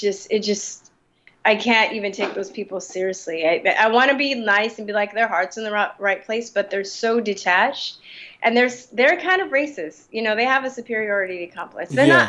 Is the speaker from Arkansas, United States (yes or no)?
no; California, United States; I'm from California.